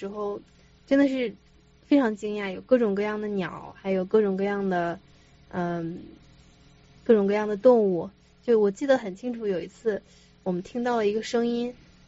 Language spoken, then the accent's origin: Chinese; Xinxiang, Henan, China; 我在国内的家乡，就是我的家乡是河南的新乡，是一个小城市在河南省